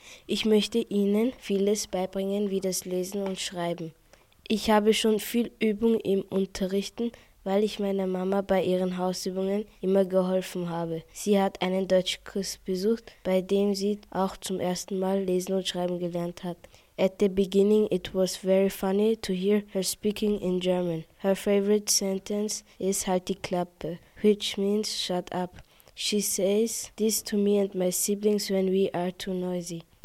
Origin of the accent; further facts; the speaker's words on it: Ghana; German is a second language; Aber das hat sich jetzt mit der Zeit in meinem Heimatland Ghana verändert. Und jetzt herrscht dort Schulpflicht.